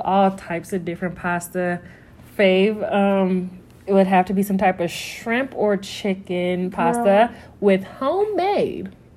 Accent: Las Vegas, Nevada, United States; My birthday is November 21st. I am a Scorpio, big Scorp in the house. I am from Las Vegas, Nevada.

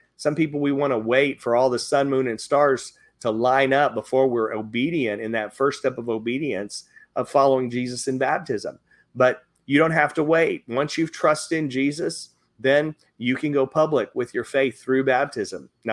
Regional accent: Grand Prairie, Texas, United States; But you know, I grew up in Grand Prairie, Texas.

